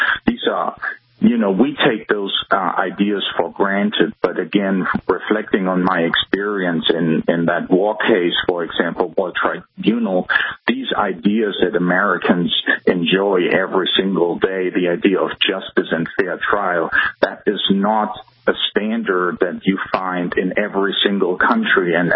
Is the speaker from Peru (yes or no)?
no; Germany; English is a second language; moved away as an adult; as my accent may be revealing, I grew up in Germany. I finished law school in Germany. I studied law in Munich, Hamburg